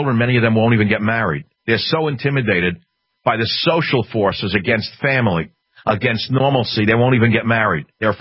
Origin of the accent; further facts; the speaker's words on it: Queens, New York, United States; I grew up in Queens, New York.